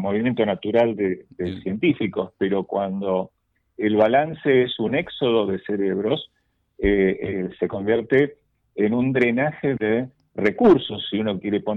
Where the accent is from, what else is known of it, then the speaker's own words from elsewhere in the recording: Argentina; Así que realmente es un orgullo, no solo personal, sino como argentino.